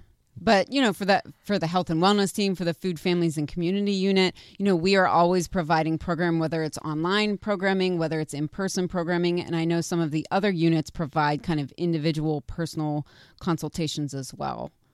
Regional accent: North Versailles, Pennsylvania, United States; Yeah, I grew up in North Versailles, went to East Allegheny, proud EA graduate, went to University of Pittsburgh. So I'm certainly a local person.

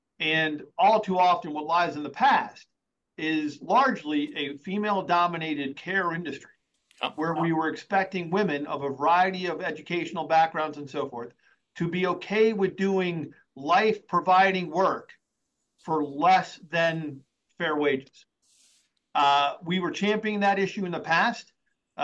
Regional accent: New York, United States; I think most people know I'm actually from New York. I have a bit of a Yankee loyalty

